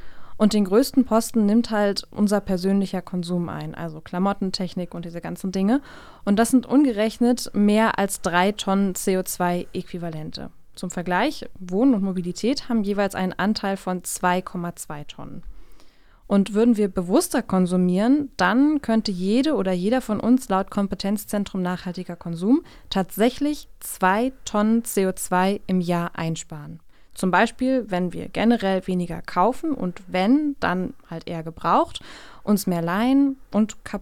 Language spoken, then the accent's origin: German; Berlin, Germany; ich bin in Berlin-Mitte zur Schule gegangen